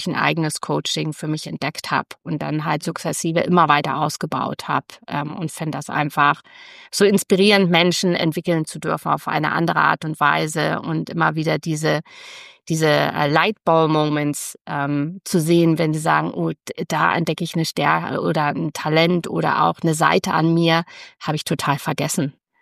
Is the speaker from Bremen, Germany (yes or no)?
yes; Bremen, Germany; now in Hamburg, Germany; Ich lebe jetzt seit mehr als 20 Jahren tatsächlich in Hamburg und das als Bremerin.